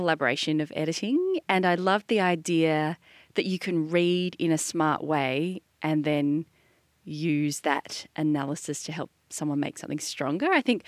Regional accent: Perth, Western Australia, Australia; now in Melbourne, Australia; Yeah, I grew up in Western Australia in Perth. I studied law there, and I was miserable and terrible at it.

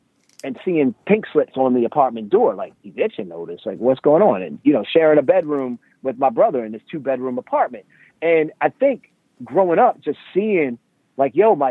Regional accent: Baltimore, Maryland, United States; So, you know, I'm from Baltimore, man.

